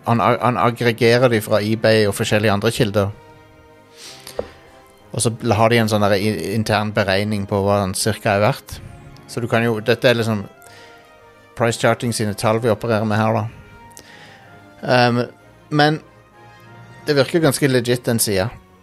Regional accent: Sandnes, Rogaland, Norway; og så er jeg med meg fra Sandnes.

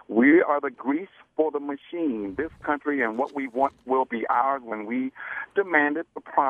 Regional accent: Glenarden, Maryland, United States; I'm from Glen Arden, Maryland, just outside D.C.

